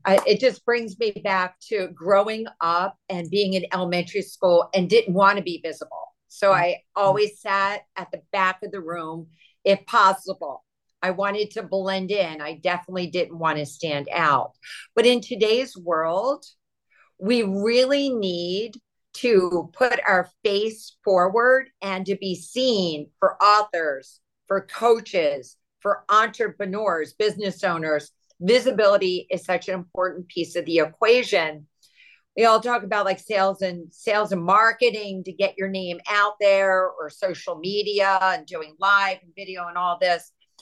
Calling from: Miami, Florida, United States; I'm coming from South Beach. I'm in Miami.

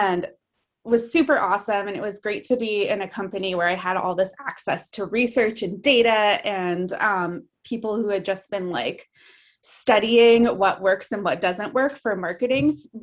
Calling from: Beaver Creek, Oregon, United States; I am tuning in from the tiny hamlet of Beaver Creek, Oregon. It's not even a real town.

